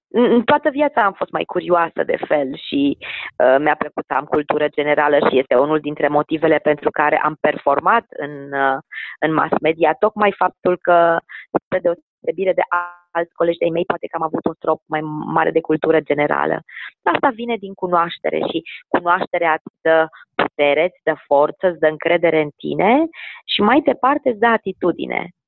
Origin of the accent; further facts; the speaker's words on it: Brașov, Brașov County, Romania; pentru că sunt brașoveancă.